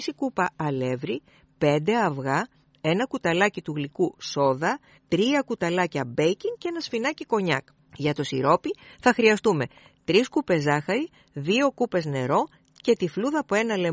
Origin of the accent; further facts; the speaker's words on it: Peloponnese, Greece; η θεία μου στο χωριό μου στην Αρκαδία.